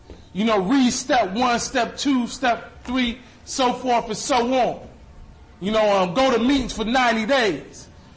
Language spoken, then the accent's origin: English; New York City, New York, United States; born there; I was born in Harlem, New York. So, where I recovered at originally was Rochester, New York.